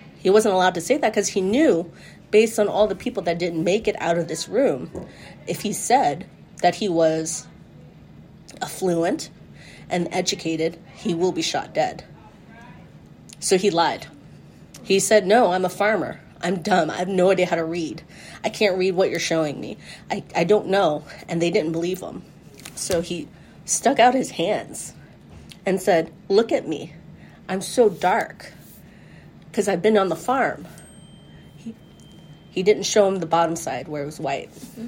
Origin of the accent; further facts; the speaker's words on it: Columbus, Ohio, United States; I am 39 years old, and I was born and raised in Columbus, Ohio